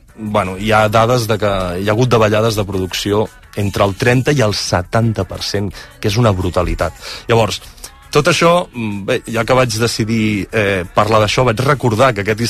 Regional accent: Pla del Penedès, Catalonia, Spain; Sí, sí, som del Pla del Penedès, tots dos.

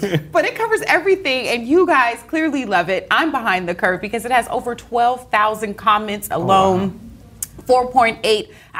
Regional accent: Louisiana, United States; Because I'm from Louisiana. We believe in voodoo.

